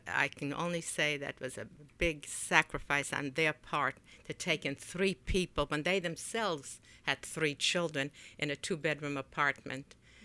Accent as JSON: {"language": "English", "country": "Poland", "second_language": "English", "moved": "yes", "said": "I came from Poland, and I could read Polish very well. So I came here and read the same sort of alphabet."}